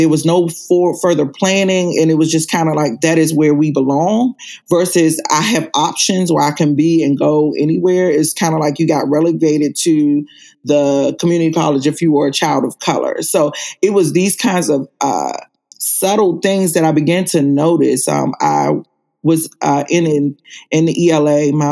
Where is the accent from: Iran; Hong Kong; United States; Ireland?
United States; Washington, District of Columbia; I grew up in Washington, D.C., and I went to D.C. public schools, and back then it was known as the Chocolate City.